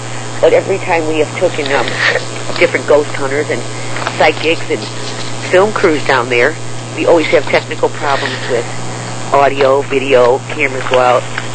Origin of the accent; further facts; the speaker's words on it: Chicago, Illinois, United States; I'm an entrepreneur from Chicago